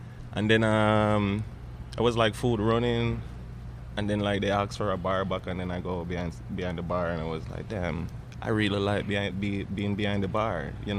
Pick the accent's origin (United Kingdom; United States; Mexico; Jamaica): Jamaica; They can't tell that I'm from Jamaica.